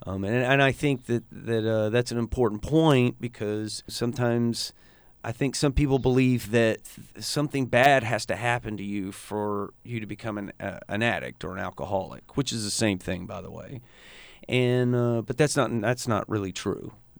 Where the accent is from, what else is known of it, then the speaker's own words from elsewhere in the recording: Pensacola, Florida, United States; I've lived in Pensacola my entire life.